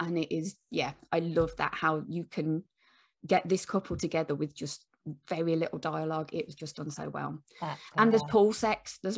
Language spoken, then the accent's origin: English; Midlands, United Kingdom; But I'm going for Craig because Midlands, and that's what we do.